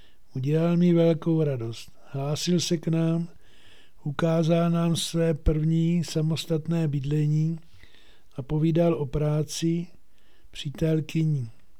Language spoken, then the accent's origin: Czech; Moravia, Czechia; Připadalo mi to všechno naprosto jiné než u nás na Moravě